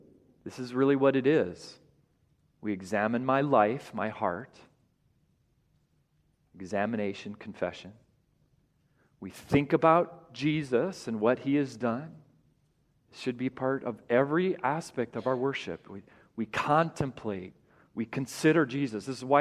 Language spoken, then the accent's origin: English; Colorado, United States; born there; I was born in Colorado. A few years before I was born, my dad had taken a church in Longmont, Colorado.